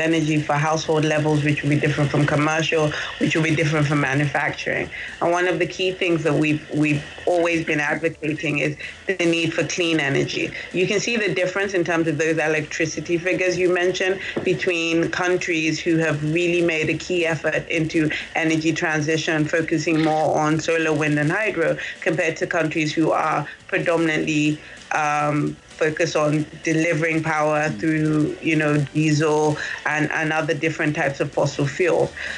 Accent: Nigeria; as an African and more importantly as a Nigerian

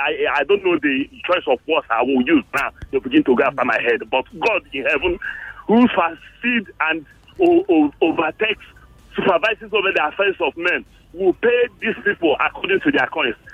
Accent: Nigeria; this is the reason I supposed to say I'm a Nigerian. I'm proud of being a Nigerian.

